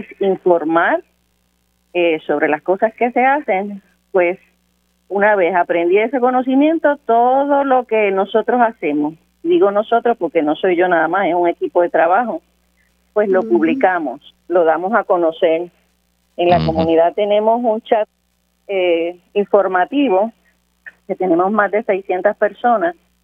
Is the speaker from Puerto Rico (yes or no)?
yes; Ponce, Puerto Rico; Pues soy una leona de Ponce